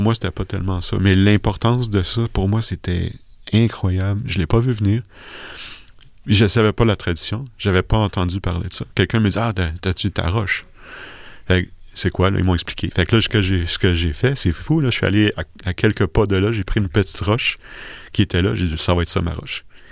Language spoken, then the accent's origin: French; Quebec, Canada; j'ai pas de religion à la base. J'ai été élevé catholique au Québec